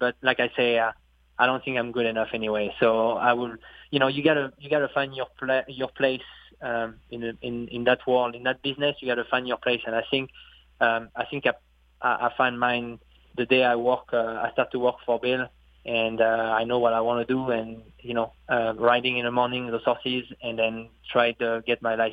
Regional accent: France; English is a second language; moved away as an adult; I came from France. I was 21 years old. You have no family here.

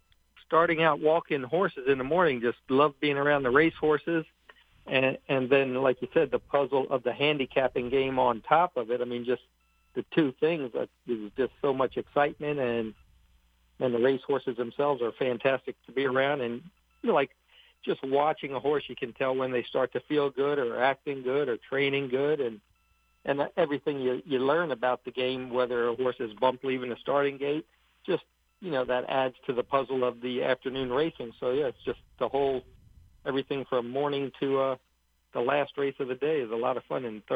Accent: Bowie, Maryland, United States; also born or lived in Philadelphia, United States; was born in Philadelphia, and we moved from Pennsylvania down to Maryland, and a fellow who ended up being a fellow trainer himself was my best friend in Bowie, Maryland

